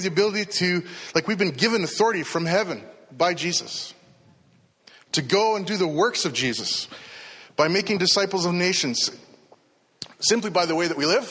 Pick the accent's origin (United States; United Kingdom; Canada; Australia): Canada; I can go anywhere in this country because I'm a Canadian citizen.